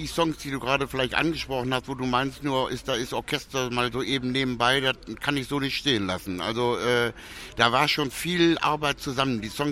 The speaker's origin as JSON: {"language": "German", "country": "Germany", "said": "ich sehe mich auch immer so als Weltbürger. Ja, Deutschland ist zwar meine Heimat, aber ich kann auch genauso gut, weil ich ja teilweise auch in St. Petersburg leben oder ich wohne auch in Ibiza."}